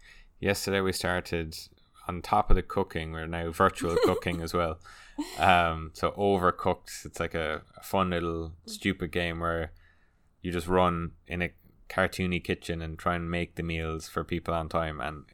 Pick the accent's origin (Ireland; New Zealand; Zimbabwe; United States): Ireland; obviously us being Irish, we kind of grew up with a very European focused like cuisine.